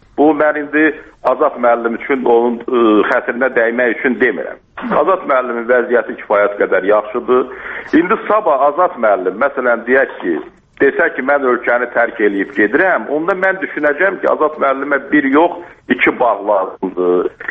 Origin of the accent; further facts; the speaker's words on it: Qazax, Qazax District, Azerbaijan; qardaş, mən də Qazaqlıyam.